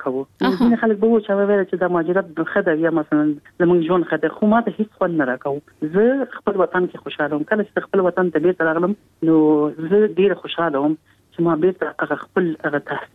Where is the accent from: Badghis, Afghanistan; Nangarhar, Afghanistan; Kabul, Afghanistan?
Kabul, Afghanistan; ما زه په کابل کې پیدا یم، په دې لاسو د ډیجیټل ورکوم کال کې پیدا یم. لومړی نه مکتب مې په کابل کې